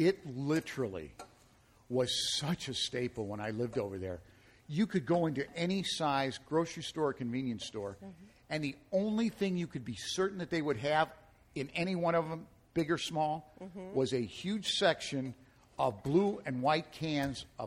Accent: Ireland; I mean, of course, being Irish, it was staple in our diet at home.

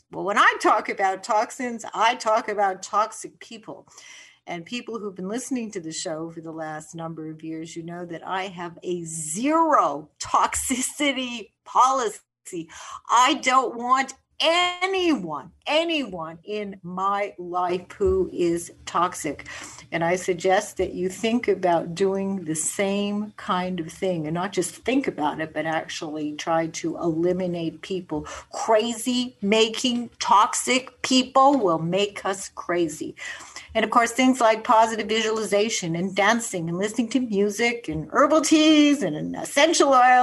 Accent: Canada; I am Canadian

